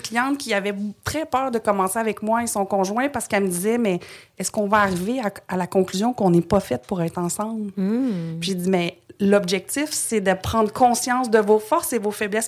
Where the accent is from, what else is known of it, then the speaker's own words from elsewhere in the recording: Montreal, Quebec, Canada; also born or lived in Trois-Rivières; Je suis née à Trois-Rivières, mais je pense que j'avais 2 ans quand on a déménagé à Montréal.